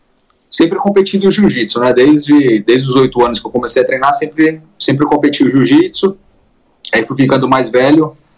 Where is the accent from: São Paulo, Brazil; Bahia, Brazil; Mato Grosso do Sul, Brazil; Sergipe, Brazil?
São Paulo, Brazil; Indaiatuba; Sou de Indaiatuba. Lutei MMA ali, foi dentro de uma academia ainda em Indaiatuba, né?